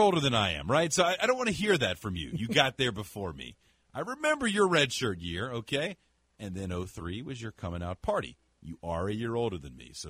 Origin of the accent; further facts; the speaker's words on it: Baton Rouge, Louisiana, United States; So he knows that I grew up in Baton Rouge.